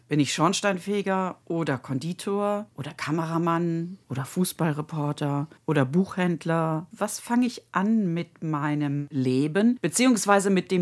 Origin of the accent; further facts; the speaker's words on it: Bad Godesberg, North Rhine-Westphalia, Germany; born there; Ich bin ja auch am Rhein geboren, in Bad Godesberg. Da hat man sozusagen die Heiterkeit im Gemüt.